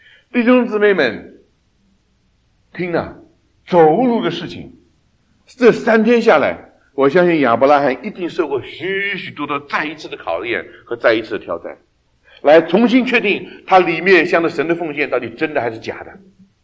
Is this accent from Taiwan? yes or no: no; China; 我们中国人说一鼓作气，再而竭，三而衰。